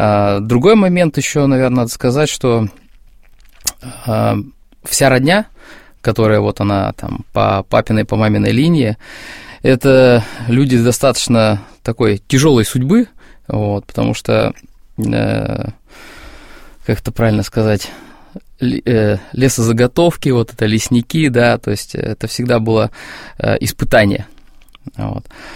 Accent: Far East, Russia; born there; я родился на Дальнем Востоке, но все равно родители, когда уже начали увольняться с армии, приняли решение вернуться как бы ближе, так сказать, на родину.

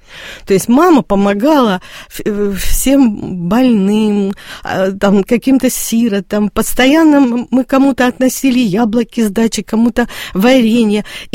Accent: Taganrog, Rostov Oblast, Russia; Причем я родом из Таганрога, мы земляки с Чеховым. И в момент, вот, когда я родилась в 60-м году

